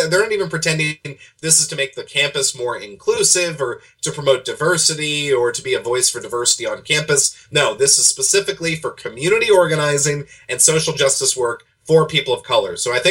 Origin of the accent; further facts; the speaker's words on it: the South, United States; It's become almost a religion, especially in the South. And I'm a Southerner. I love my people.